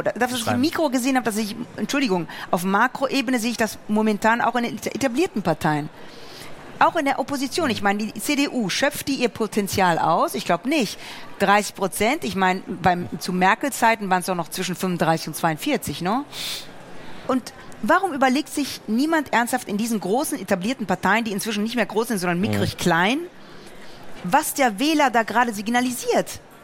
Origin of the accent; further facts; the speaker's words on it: West Germany, Germany; ich komme eigentlich aus dem Westen, ich bin im Westen aufgewachsen und ich bin hier seit 1990.